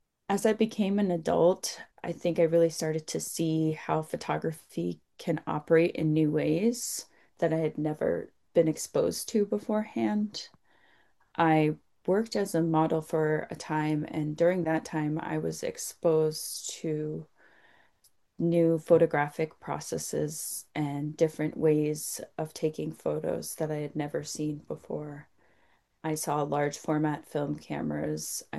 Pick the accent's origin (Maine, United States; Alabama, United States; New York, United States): Maine, United States; I grew up on the Penobscot Reservation. I currently reside in Abenaki territory in what's now known as Southern Maine.